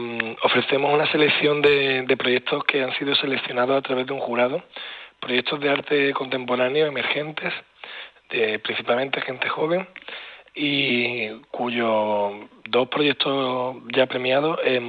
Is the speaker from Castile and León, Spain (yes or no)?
no; Doña Mencía, Andalusia, Spain; La verdad que el pueblo de Doña Mencía, mi pueblo, responde muy bien.